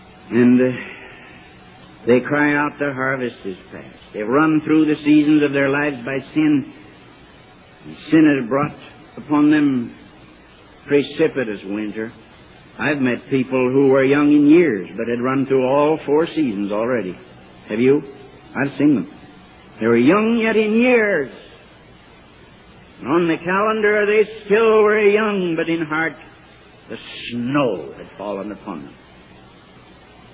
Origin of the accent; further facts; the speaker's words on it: United States; I'm an American, and I would be ashamed to speak against my country.